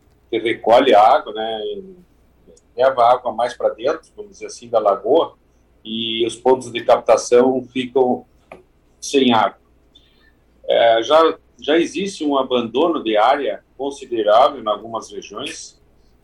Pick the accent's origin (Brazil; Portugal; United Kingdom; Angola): Brazil; Rio Grande do Sul; Aqui na nossa região, eu sou da região de Uruguaiana, fronteira oeste